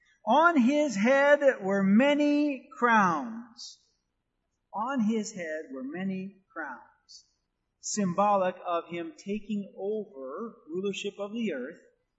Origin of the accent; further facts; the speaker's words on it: Wisconsin, United States; But where I grew up in Wisconsin, when you got snow, you got snow.